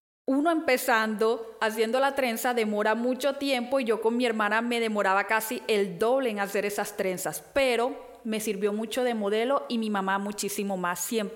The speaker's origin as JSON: {"language": "Spanish", "town": "Barranquilla", "region": "Atlántico", "country": "Colombia", "said": "tengo 30 años de edad recién cumplidos, tengo un hijo de 4 años y soy aquí de la ciudad de Barranquilla."}